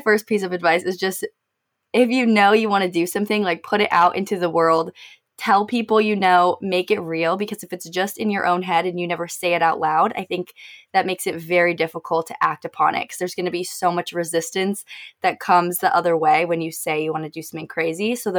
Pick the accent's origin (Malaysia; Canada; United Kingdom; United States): United States; Arizona; I was born and raised in Arizona. And, you know, no hate to Arizona, but I've lived here my whole life.